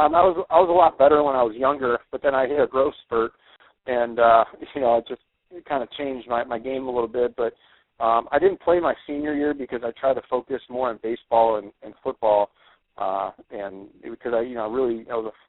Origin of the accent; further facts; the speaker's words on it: Cleveland, Ohio, United States; I was born and raised in Cleveland, and, you know, back in the, you know, 80s, which was, you know, kind of like my, you know, growing up years